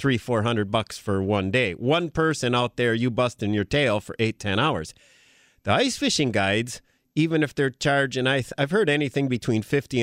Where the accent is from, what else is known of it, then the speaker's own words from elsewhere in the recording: Green Bay, Wisconsin, United States; When I was a kid growing up in Green Bay